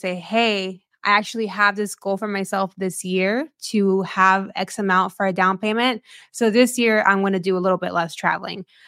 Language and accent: English; California, United States; now in Chicago, United States; I am currently Chicago based. I've called Chicago home for 2 years, but this is not where I'm from. I am originally from a small agricultural border town in Southern California.